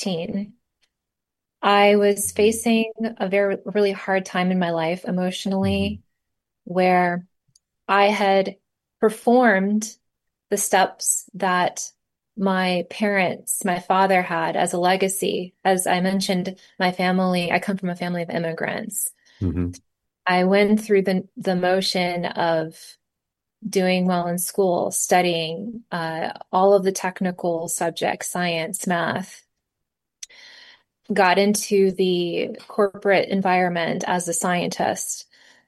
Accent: Virginia, United States; central Virginia.

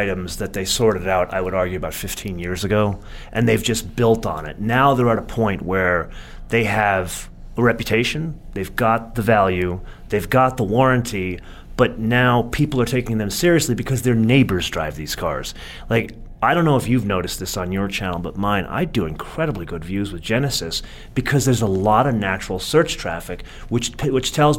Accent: California, United States; I am from California.

